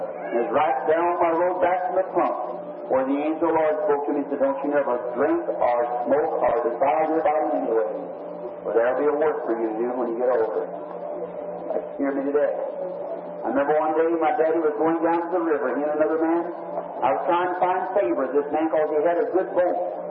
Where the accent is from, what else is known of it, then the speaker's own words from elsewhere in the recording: United States; I'm American. I love my nation.